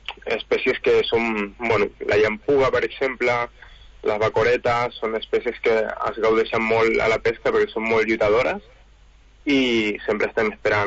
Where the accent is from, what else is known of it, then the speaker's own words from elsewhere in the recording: Lloret de Mar, Catalonia, Spain; jo, per exemple, jo soc de Lloret de Mar i sempre surto de Canyelles.